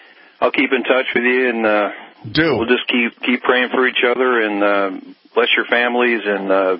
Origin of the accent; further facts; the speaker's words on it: California, United States; I can remember the 60s and I grew up in San Francisco Bay Area.